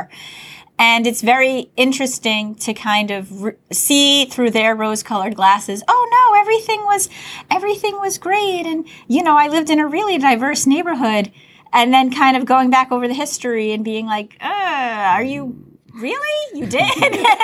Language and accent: English; Syosset, New York, United States; now in Levittown, United States; I mean, I grew up in Syosset, and I live in Levittown now.